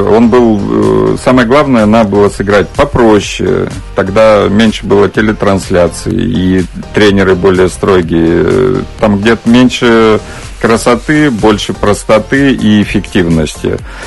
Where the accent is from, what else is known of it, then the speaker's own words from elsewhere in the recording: Altai Krai, Russia; born there; Я родился в Алтайском крае, в России